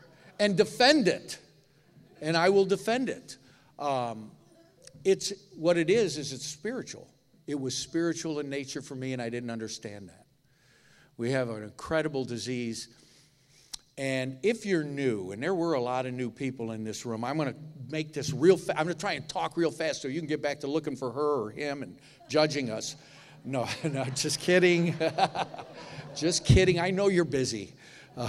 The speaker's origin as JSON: {"language": "English", "town": "Niagara Falls", "region": "Florida", "country": "United States", "lives_now": "Miami, United States", "said": "I'm from Niagara Falls near Buffalo, right?"}